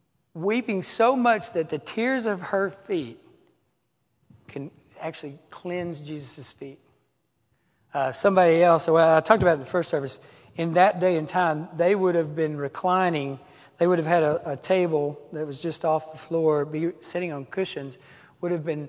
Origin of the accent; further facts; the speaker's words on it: Arkansas, United States; And I was, what in my culture growing up in Arkansas, we would have called a good old boy.